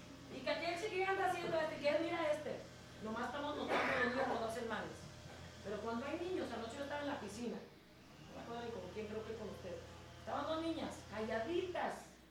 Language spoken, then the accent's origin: Spanish; Mexico; born there; yo nací en México, estudié aquí. El español que yo sé es el español que mi mamá me enseñó de un rancho de Michoacán, pero a mí me gusta hablar español.